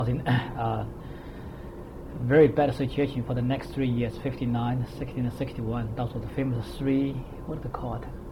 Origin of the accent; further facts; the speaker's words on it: Nanchang, Jiangxi, China; I try to see what is the earliest thing I remembered.